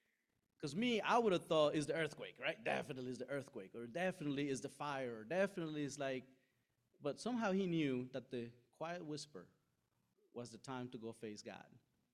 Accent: Costa Rica; You know, I'm from Costa Rica, so I've been through some major earthquakes.

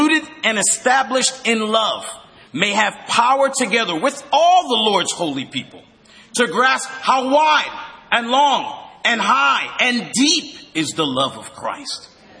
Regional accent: Brooklyn, New York, United States; accent: Brooklyn; if you can't tell by my accent, I'm from Brooklyn. I was born and raised here.

